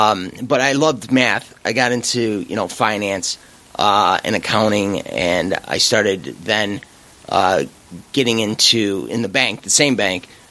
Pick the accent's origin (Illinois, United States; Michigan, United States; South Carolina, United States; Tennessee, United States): Illinois, United States; Melrose Park; So it's not that far from where I grew up. I grew up here in Melrose Park.